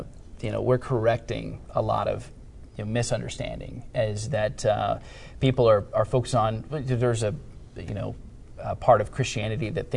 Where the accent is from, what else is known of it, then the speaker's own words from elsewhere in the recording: Kentucky, United States; So when I came from Kentucky, I actually worked for Governor Matt Bevin.